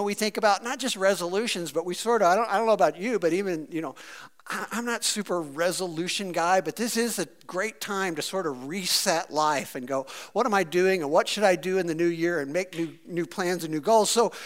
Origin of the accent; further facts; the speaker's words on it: Missouri, United States; moved away as an adult; now in York, United States; I'm from Missouri, and we decided to move across the country to Baltimore, Maryland for a job